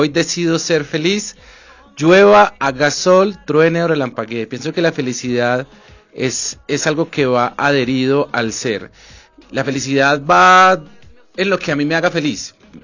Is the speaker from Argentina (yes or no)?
no; Medellín, Antioquia, Colombia; Vengo de la ciudad de Medellín, soy un artista de la ciudad de Medellín.